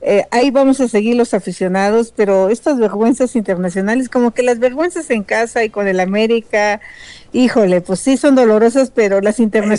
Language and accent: Spanish; Hidalgo, Mexico; born there; nací en Hidalgo, iba a San Miguel Bindó, a Jasso